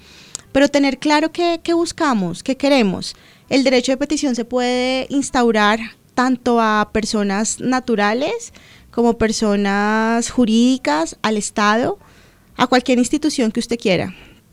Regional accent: Colombia; que todos como colombianos seamos responsables

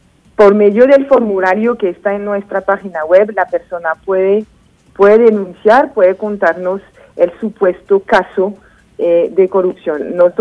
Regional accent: France; Spanish is a second language; moved away as an adult; now in Colombia; Yo soy de Francia.

